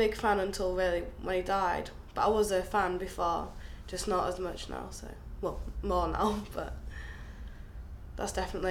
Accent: York, Yorkshire and the Humber, United Kingdom; I'm 18 years old and I'm from York.

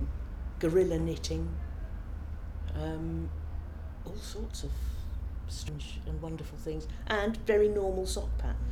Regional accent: London, United Kingdom; I am 53 and I come from Highgate, North London.

